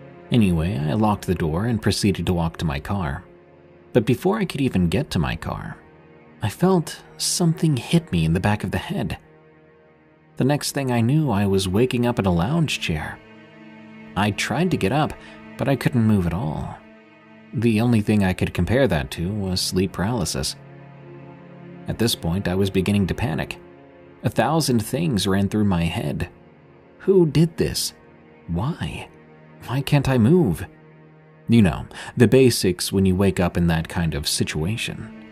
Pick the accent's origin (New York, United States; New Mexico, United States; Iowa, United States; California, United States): New Mexico, United States; I was working at Chick-fil-A in my hometown in New Mexico. It's only a small town, with 5,000 people at the most